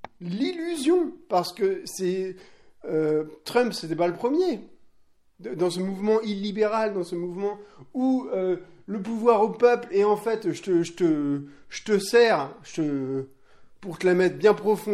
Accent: France; je suis en France, on est français

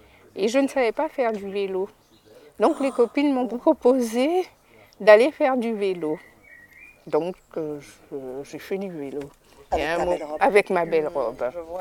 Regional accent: Guadeloupe; born there; Je suis née en Guadeloupe.

